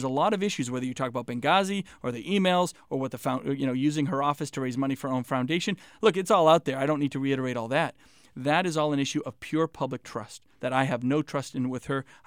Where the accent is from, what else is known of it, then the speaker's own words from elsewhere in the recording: New Hampshire, United States; growing up in New Hampshire, where public service is important to all of us